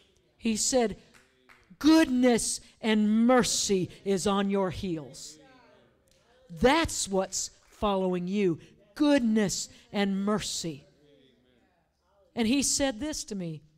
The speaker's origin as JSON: {"language": "English", "region": "Colorado", "country": "United States", "tie": "born or raised there", "said": "I grew up in Colorado"}